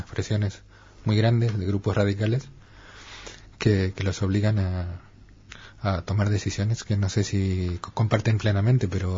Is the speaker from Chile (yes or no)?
no; Argentina; now in Spain; yo por ejemplo soy argentino y de origen argentino, pero ya he pasado más de la mitad de mi vida en España. Llevo 30 años aquí y tengo ciudadanía española.